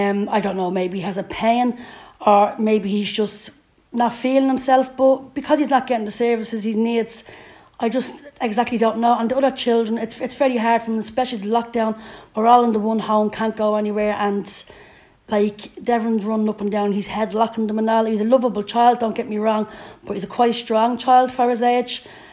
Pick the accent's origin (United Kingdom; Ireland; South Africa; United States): Ireland; Cabra, Leinster; from Cabra